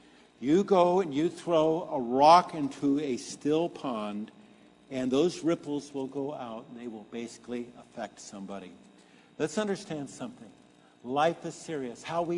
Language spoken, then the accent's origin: English; Pasadena, California, United States; I had the blessing of growing up in Pasadena.